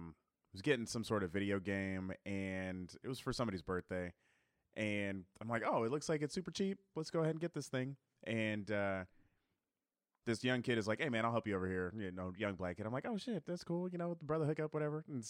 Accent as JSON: {"language": "English", "region": "California", "country": "United States", "tie": "born or raised there", "said": "So I grew up in California, that's all we have, just Taco Bell, right?"}